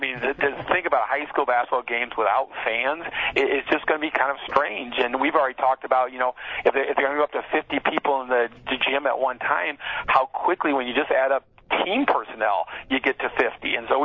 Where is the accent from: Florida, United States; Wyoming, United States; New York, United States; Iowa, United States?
Iowa, United States; Maquoketa; In fact, my hometown of Maquoketa had to cancel one of their games because of COVID.